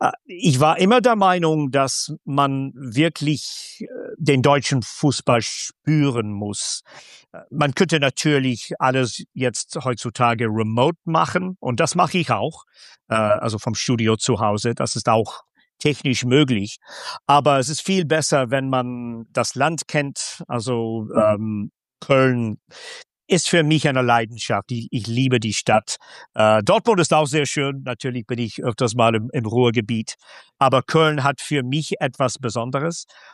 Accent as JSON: {"language": "German", "town": "Aberdeen", "region": "Scotland", "country": "United Kingdom", "second_language": "German", "said": "Bin Schotte, bin öfters mal wieder in Schottland und es hilft."}